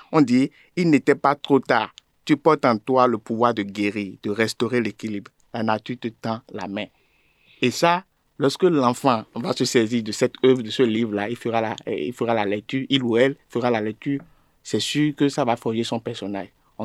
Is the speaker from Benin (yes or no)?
yes; Benin; Parce que Adam est béninois, je suis béninois